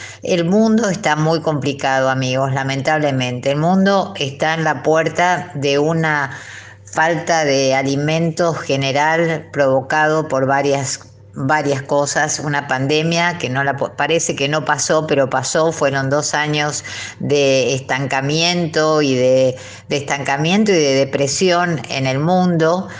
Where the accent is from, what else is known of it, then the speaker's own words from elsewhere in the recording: Argentina; nosotros vamos a saber en 2 días cuántos somos los argentinos